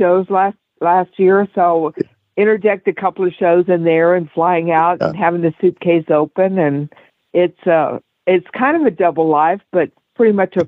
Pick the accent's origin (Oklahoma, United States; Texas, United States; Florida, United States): Texas, United States; y'all are going to think I'm so country. I grew up in West Texas.